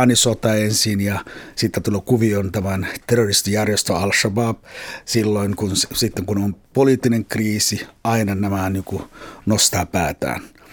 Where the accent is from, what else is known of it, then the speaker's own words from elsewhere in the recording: Somalia; now in Finland; Olen syntynyt Somaliassa ja lapsuuden viettänyt Somaliassa ja aikuiselämää viettänyt täällä Suomessa.